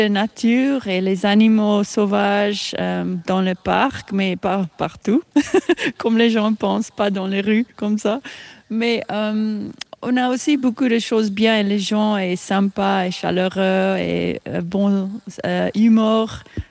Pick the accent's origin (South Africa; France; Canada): South Africa; French is a second language; now in Switzerland; South Africa.